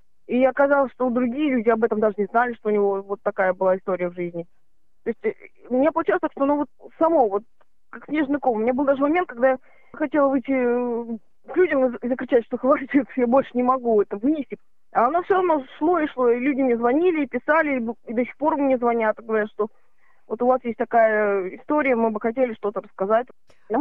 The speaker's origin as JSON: {"language": "Russian", "country": "Kazakhstan", "tie": "born or raised there", "said": "Я выросла в Казахстане"}